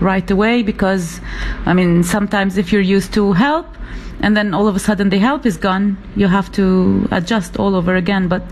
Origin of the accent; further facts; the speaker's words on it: Lebanon; We're from Lebanon, so in my culture, we normally have lunch together.